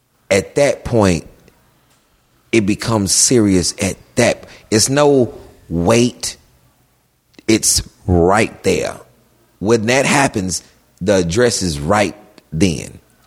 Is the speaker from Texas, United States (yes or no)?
yes; Houston, Texas, United States; Everybody's from Houston. And then I say, well, I'm from the south side of Houston.